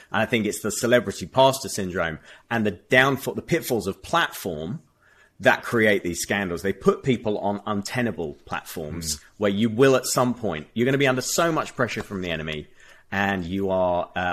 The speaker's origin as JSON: {"language": "English", "country": "United Kingdom", "said": "I'm on very shaky ground as a Brit who visits and loves America quite often"}